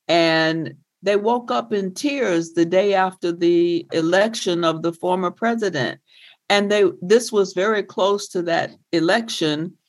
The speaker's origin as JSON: {"language": "English", "region": "Deep South", "country": "United States", "tie": "born or raised there", "said": "You know, I grew up in the Deep South. But when I got to New York and other places in the North"}